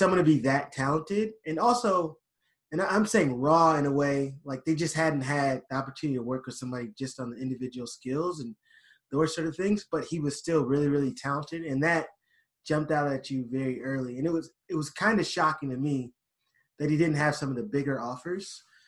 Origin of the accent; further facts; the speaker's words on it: Minnesota, United States; I'm from Minnesota, so I get back and forth all the time. I usually try and help out as many quarterbacks as I can from Minnesota.